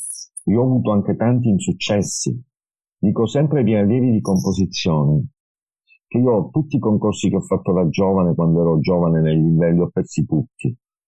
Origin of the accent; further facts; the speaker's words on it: Palermo, Sicily, Italy; also born or lived in Enna; Io sono nato a Enna e poi però ho vissuto a Palermo